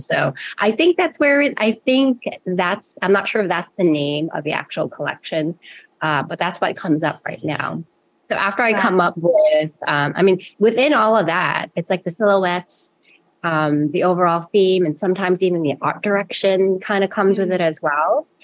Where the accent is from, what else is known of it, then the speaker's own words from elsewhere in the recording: New York City, New York, United States; I grew up in Jamaica, Queens. It's primarily, you know, everyone there is like West Indian